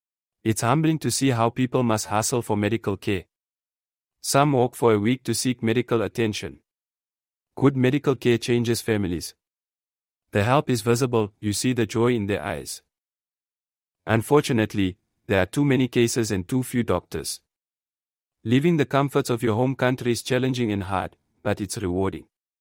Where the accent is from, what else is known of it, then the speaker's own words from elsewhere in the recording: Angola; moved away as an adult; also born or lived in Namibia; after moving from my home country in Angola to study biology and chemistry in Namibia, I enrolled at Concordia University in California, USA, for my pre-med studies. I finished, returned to Namibia